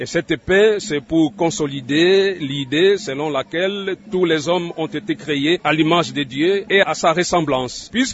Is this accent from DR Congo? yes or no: yes; DR Congo; Et comme dit notre hymne national … nous sommes des Congolais. Nous ne sommes pas des Congolais chinois, bazar, nous sommes des Congolais, nous devons nous mettre debout.